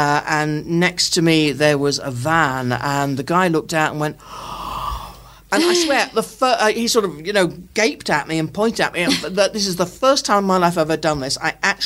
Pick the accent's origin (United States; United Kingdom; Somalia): United Kingdom; I'm British and my lips are moving